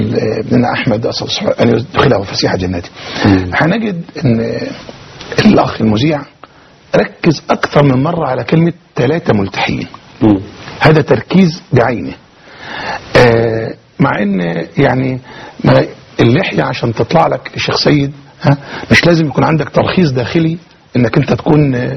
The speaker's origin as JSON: {"language": "Arabic", "town": "Suez", "region": "Suez Governorate", "country": "Egypt", "said": "احنا من السويس بقالنا اكثر من 37-38 سنة او يزيد في مجال الدعوة في السويس"}